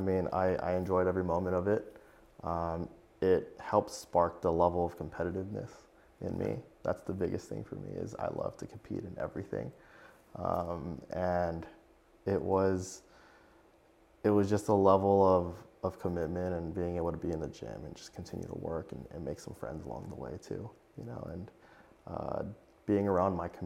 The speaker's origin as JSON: {"language": "English", "town": "Monterey Park", "region": "California", "country": "United States", "tie": "born or raised there", "said": "I grew up in Monterey Park, Alhambra area, that San Gabriel Valley. It's a little bit smaller."}